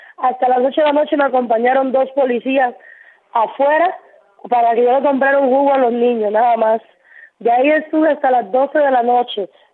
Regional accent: Cuba; now in Costa Rica; ya ante los ojos del mundo yo no soy cubana. No entiendo qué soy entonces, porque mi pasaporte dice que soy cubana, que nací en Cuba. Y que viví muchos años aquí. Ni siquiera tengo ciudadanía costarricense

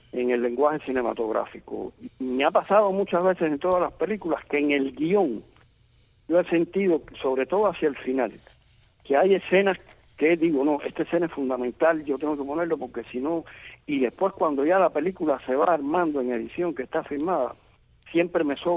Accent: Guanabacoa, Havana, Cuba; born there; Yo soy un hombre de ciudad, nací en Guanabacoa, un pequeño pueblo de mucha tradición cerca de La Habana, pero me gusta mucho la ciudad, vivir en la ciudad. Y no soy un hombre de campo

